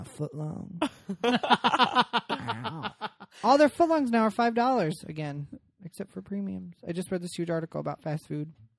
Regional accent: California, United States; I know I'm a Californian, but I have to say

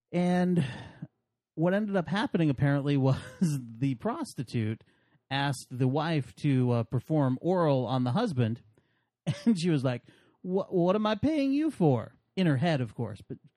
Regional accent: United States; I'm American sorry.

